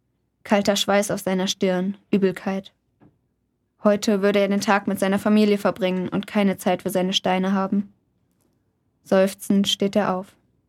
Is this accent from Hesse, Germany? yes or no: yes; Butzbach, Hesse, Germany; ich komme aus Butzbach, gehe da aufs Weidegymnasium